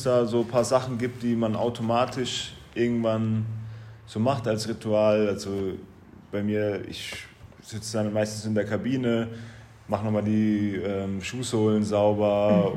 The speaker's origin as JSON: {"language": "German", "region": "Baden-Württemberg", "country": "Germany", "tie": "born or raised there", "also_born_or_lived": "Switzerland", "said": "deswegen bin ich in der Schweiz geboren, aber habe natürlich keinen Schweizer Pass, weil ich mein ganzes Leben lang in Deutschland gewohnt habe und auch aufgewachsen bin."}